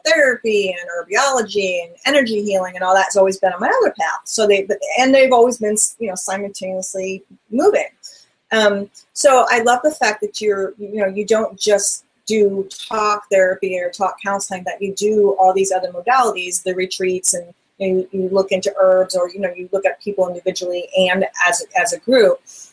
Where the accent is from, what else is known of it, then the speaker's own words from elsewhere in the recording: New York, United States; also born or lived in Rome, New York; And I, you know, I actually grew up, by the way, in New York State. However, I grew up in Westchester County.